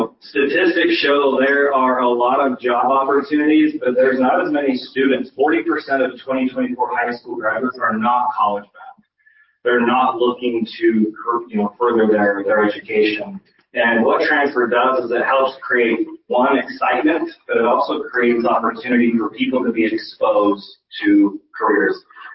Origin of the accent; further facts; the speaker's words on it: Riverdale, Utah, United States; I live in northern Utah. I live in Oregon. I was born and raised in Riverdale, Utah.